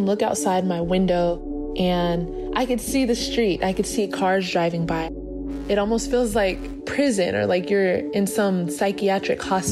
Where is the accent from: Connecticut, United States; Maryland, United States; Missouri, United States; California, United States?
California, United States; Corona; I play for the Atlanta Dream. I am from Corona, California.